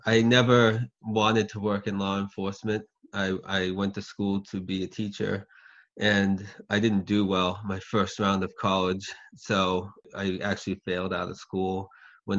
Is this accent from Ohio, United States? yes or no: no; Lowell, Massachusetts, United States; And so I grew up in Lowell, Massachusetts, which is very diverse.